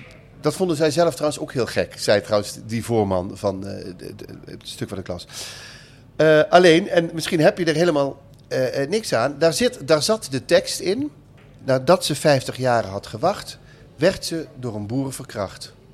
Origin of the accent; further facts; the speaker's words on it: North Brabant, Netherlands; Het is natuurlijk een hele rare sfeer, de jaren 70. Iedereen zong dat toen bij ons in Brabant in ieder geval mee, dat hele lied.